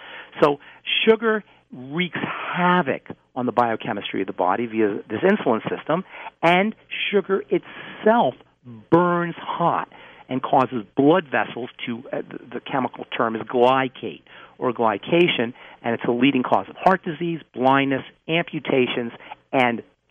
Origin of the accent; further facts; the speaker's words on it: New York, United States; Well, I guess I grew up in New York.